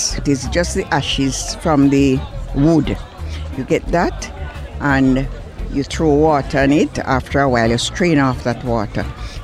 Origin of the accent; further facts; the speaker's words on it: Saint Ann, Jamaica; I'm from St. Anne.